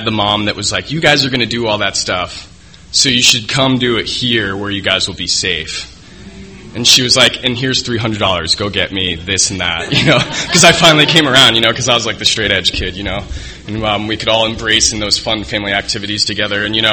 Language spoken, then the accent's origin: English; Alexandria, Virginia, United States; now in San Diego, United States; I hit bottom here in San Diego. I'm from Alexandria, Virginia, originally.